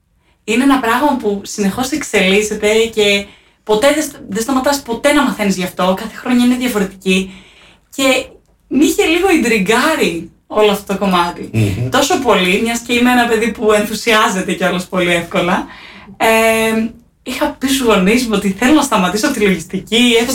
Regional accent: Glykovrysi, Peloponnese, Greece; Εγώ μεγάλωσα στη Λακωνία, όπως ανέφερα πριν, στη Κλυκόβρη της Λακωνίας

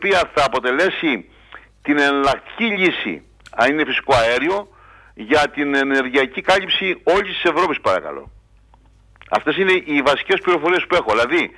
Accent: Heraklion, Crete, Greece; γιατί εγώ γεννήθηκα και μεγάλωσα εντός των τυχών του Ηρακλείου.

